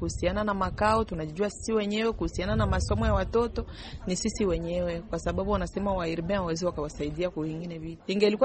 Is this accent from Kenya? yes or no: no; Uvira, South Kivu, DR Congo; moved away; Nilitokea Uvira, nilikuja mwisho wa mwaka 2002.